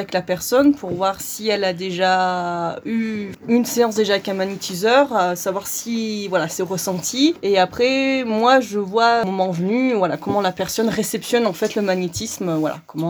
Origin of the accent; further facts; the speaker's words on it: Auvergne-Rhône-Alpes, France; now in Saint-Chaffré, France; Alors moi je suis originaire du massif de Belledonne en Isère et je suis depuis peu sur Saint-Chaffré, donc depuis le mois d'octobre.